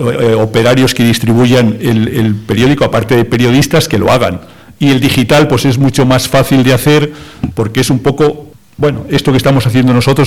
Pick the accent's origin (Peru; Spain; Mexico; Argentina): Spain; Sanzoles, Castile and León; Cuando yo estaba en mi pueblo, en Sanzoles, pues recuerdo que con el tiempo que tenéis vosotros